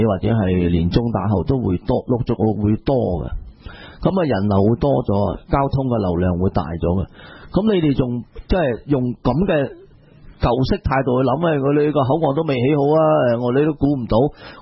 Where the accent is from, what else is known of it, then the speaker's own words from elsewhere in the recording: New Territories, Hong Kong; 我知道我哋新界人做乜嘢都环评啦